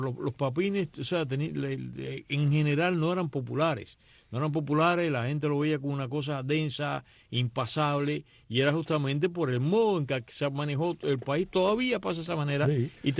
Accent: Cuba; como yo cubano

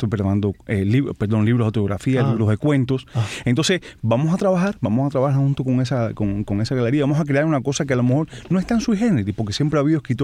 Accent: Havana, Cuba; la parte sur de La Habana. Yo tuve una infancia muy linda porque en el lugar donde nacimos había muchos niños de la misma edad.

